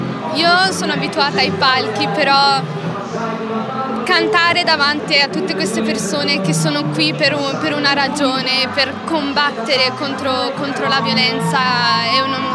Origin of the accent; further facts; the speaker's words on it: Salò, Lombardy, Italy; siamo di Salò e frequentiamo il liceo Enrico Fermi di Salò